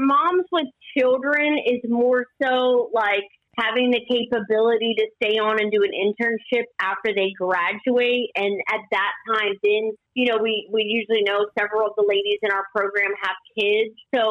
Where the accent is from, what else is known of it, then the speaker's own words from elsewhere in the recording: Harrisonburg, Virginia, United States; All right. Well, I'm from Harrisonburg, Virginia, but really I'm from a little bit of everywhere.